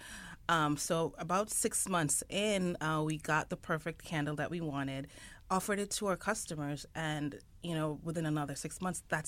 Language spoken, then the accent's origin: English; Jamaica; I grew up in Jamaica with my grandparents.